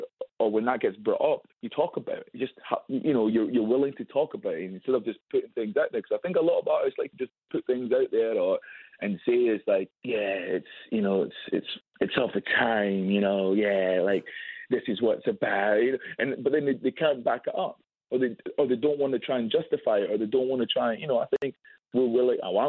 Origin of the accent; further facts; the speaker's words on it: Scotland, United Kingdom; growing up in Scotland.